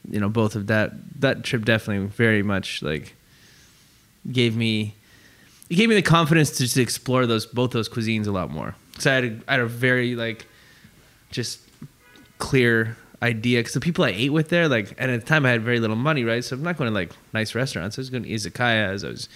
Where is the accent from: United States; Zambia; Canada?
Canada; Calgary, Alberta; growing up in Calgary